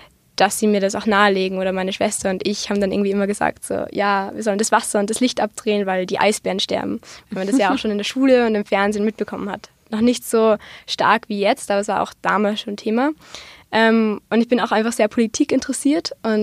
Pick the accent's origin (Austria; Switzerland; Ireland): Austria; bei uns in Österreich in allen Hauptstädten von den Bundesländern